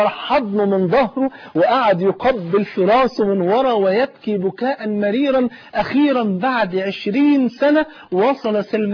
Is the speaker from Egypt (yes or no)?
yes; Egypt; ان انا افتخر اقول انا مصري